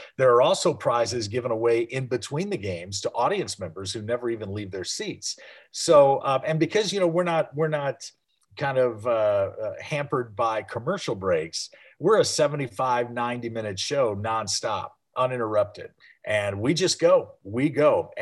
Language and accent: English; Midwest, United States; now in Key West, United States; Not originally, no. I grew up in the Midwest. I live down in Key West, Florida now